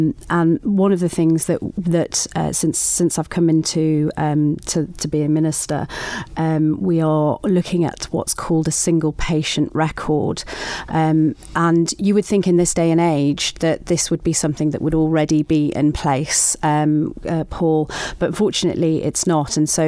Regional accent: Isle of Man; we're terribly English, aren't we? We're terribly Manx that we don't like to complain

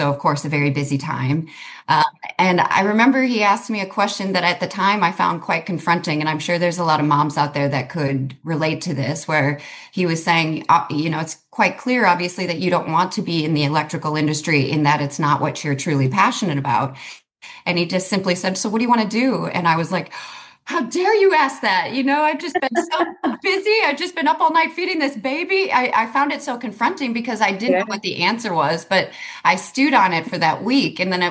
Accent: St. Paul, Minnesota, United States; moved away as an adult; But I'm originally from Minnesota, pretty far away from here. I was born and raised in St. Paul, beautiful little town in Minnesota.

